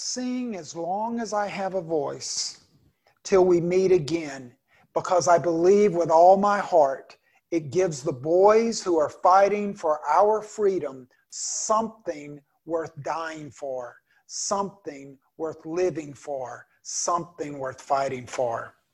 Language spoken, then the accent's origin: English; United States; Now, I'm an American.